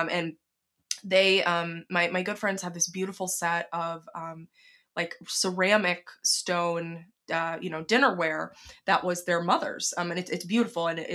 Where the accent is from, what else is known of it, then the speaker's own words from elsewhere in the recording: the South, United States; I'm from the South, and my mom and my grandma were like aghast when I said, I am not registering for china.